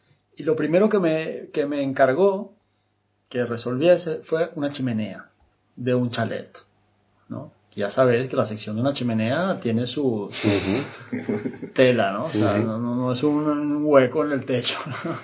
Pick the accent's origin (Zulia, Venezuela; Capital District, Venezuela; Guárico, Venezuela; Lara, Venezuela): Capital District, Venezuela; Caracas; moved away; Yo que venía de Caracas, de Venezuela, un país tropical donde no se necesitan las chimeneas.